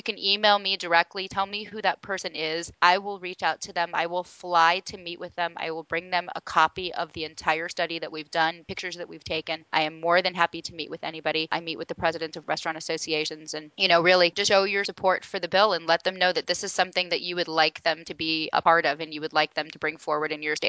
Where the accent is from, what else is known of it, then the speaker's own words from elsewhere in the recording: Arizona, United States; Arizona, my home state, which is really fantastic because we're traditionally an anti-regulatory state